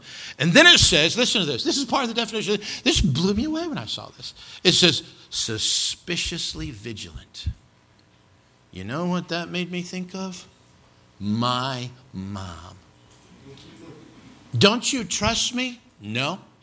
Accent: Cody, Wyoming, United States; I grew up in Cody, Wyoming. We didn't have a very big vocabulary, okay?

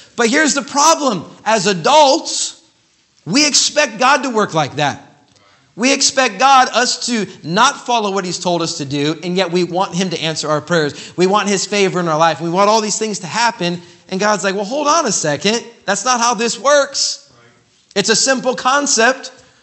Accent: California, United States; it's a total different realm, you could say, of Baptist churches than where I grew up in California and that side of the coast.

